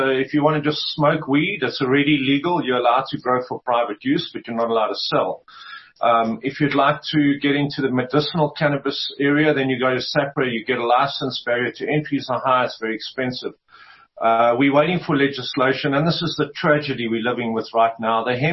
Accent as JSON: {"language": "English", "region": "Eastern Cape", "country": "South Africa", "tie": "born or raised there", "said": "I grew up in the Eastern Cape as a surfer."}